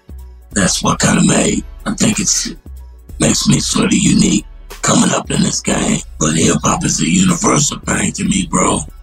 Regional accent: Dallas, Texas, United States; But me, I'm a Texas dude, Dallas, Texas, but I'm a East Coast MC in my heart, you know? And so, but I was raised on West Coast music and hip hop.

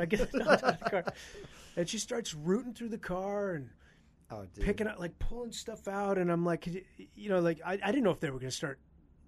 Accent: Canada; now in United States; You know, to me as a Canadian, like trying to get down here.

